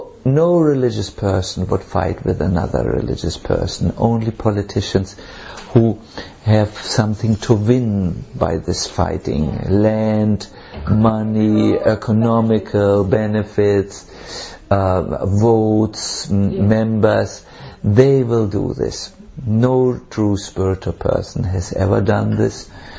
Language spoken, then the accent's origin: English; Germany; accent: German; English is a second language; And very quickly, I was in the UN, maybe because of my charming German accent.